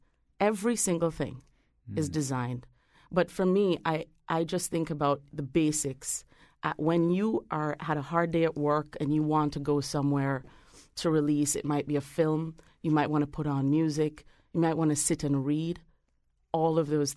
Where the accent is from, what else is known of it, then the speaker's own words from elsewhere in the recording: Jamaica; growing up in Jamaica, like growing up in many places, I grew up as a middle-class Jamaican young lady.